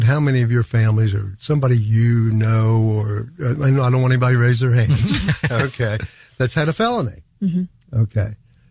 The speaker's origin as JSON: {"language": "English", "town": "Ivydale", "region": "West Virginia", "country": "United States", "tie": "born or raised there", "said": "I would consider myself a Braxton County native. I was born in Sutton and grew up in a little town called Ivydale, south of the Braxton-Clay border."}